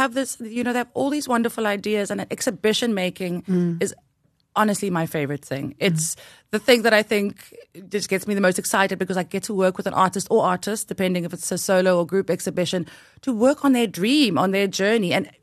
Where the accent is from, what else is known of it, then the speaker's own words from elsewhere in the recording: Namibia; now in United States; when I was the little girl growing up in Namibia, that I'll be going to Los Angeles next week